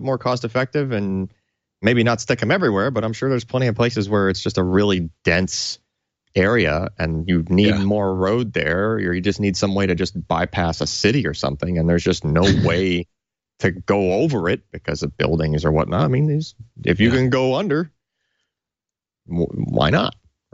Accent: New York, United States; I'm from New York. I'm from New York. There's plenty of tunnels.

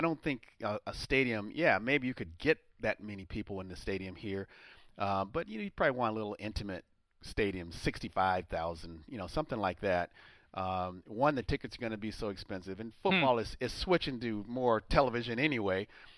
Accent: Los Angeles, California, United States; I grew up here in Los Angeles.

